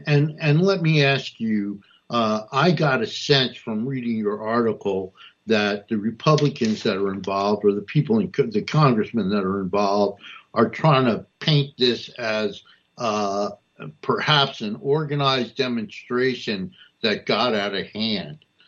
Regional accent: Newark, New Jersey, United States; I was born and raised in Newark, Hunter. We always aspired to move to Brooklyn, but we never had the money.

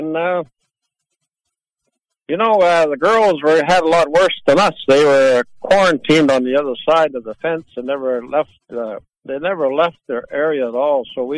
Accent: Hazelton, British Columbia, Canada; I'm from Gitxsan Nation, St. Hazelton, British Columbia, northern BC, by Smithers and Highway 16.

